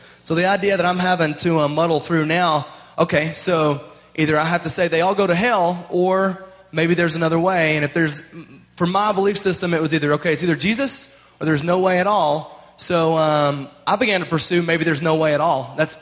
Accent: Bible Belt, United States; the loving God I've always known growing up in the Bible Belt

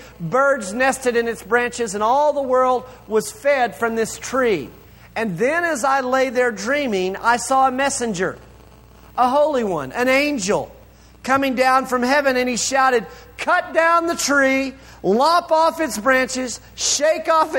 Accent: Amarillo, Texas, United States; I'm from Amarillo, and so the final assembly point for nuclear weapons in our country is about 20 miles from my front door out of Pantex.

